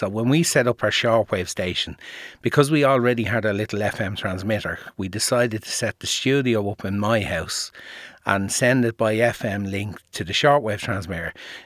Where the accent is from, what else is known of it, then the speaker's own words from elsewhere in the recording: Dublin, Leinster, Ireland; I grew up in Dublin, from Finglas originally.